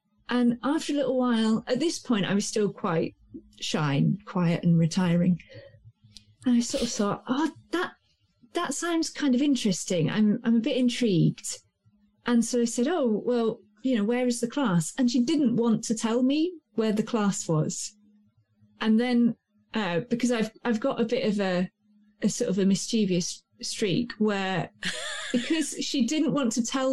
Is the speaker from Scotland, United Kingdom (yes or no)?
no; East of England, United Kingdom; accent: Suffolk; because I'm originally from Suffolk, which is quite a rural area, and I'd sort of dropped my accent when I went to university, because it's the Suffolk accent is quite a country bumpkin kind of accent.